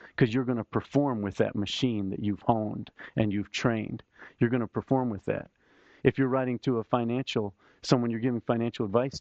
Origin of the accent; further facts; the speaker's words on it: Charlottesville, Virginia, United States; I was from Virginia in Charlottesville.